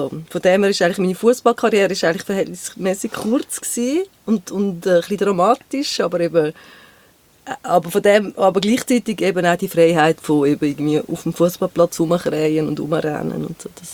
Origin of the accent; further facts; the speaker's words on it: Rümlang, Zurich, Switzerland; Ich bin in Rümlang aufgewachsen.